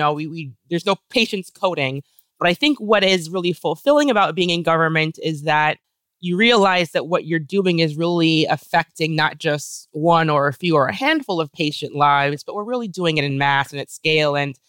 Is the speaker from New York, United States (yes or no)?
yes; Queens, New York, United States; So I am from Queens, New York, New York City.